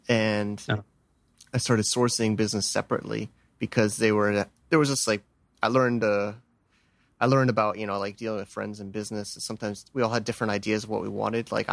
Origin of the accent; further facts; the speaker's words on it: Connecticut, United States; now in New York City, United States; I'm from born and raised in Connecticut, and I went to school at Stevens Tech in New Jersey